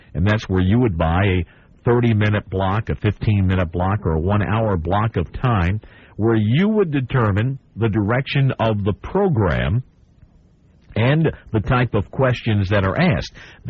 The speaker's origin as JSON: {"language": "English", "town": "Owensboro", "region": "Kentucky", "country": "United States", "tie": "born or raised there", "said": "We've done just that in my hometown of Owensboro, Kentucky"}